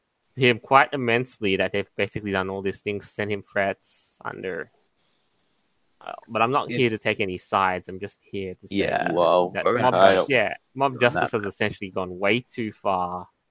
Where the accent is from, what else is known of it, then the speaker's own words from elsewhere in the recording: Indonesia; on like in my home country, Indonesia, literally sells a lot of, you know, bootlegged stuff like Photoshop, music.